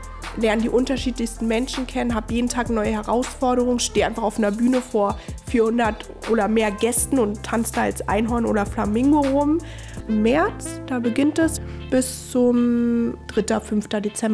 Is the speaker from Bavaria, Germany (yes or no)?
no; Berlin, Germany; now in Cyprus; ich bin 28 Jahre und ich komme aus Berlin.